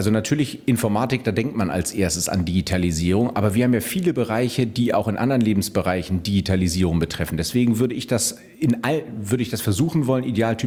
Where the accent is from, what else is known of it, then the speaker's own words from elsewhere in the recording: Brazil; Ich habe auch einen Migrationshintergrund. Ich bin Brasilianer und fühle mich ganz gut integriert.